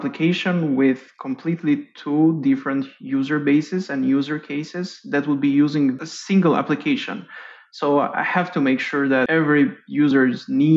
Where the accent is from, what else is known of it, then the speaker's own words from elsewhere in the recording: Tirana, Tirana County, Albania; now in Austin, United States; I grew up in Tirana, Albania.